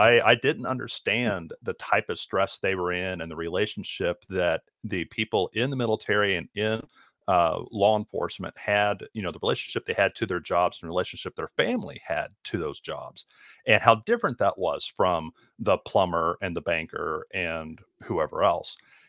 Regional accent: Lawrence, Kansas, United States; Okay, so I'm from the Kansas City area, specifically Lawrence.

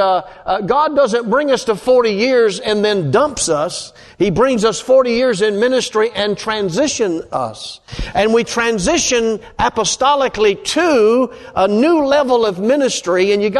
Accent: North Carolina, United States; accent: North Carolina; also born or lived in Vermont; many years, my wife and I pastored for 34 years and pioneered two churches in North Carolina. That's my accent, North Carolina.

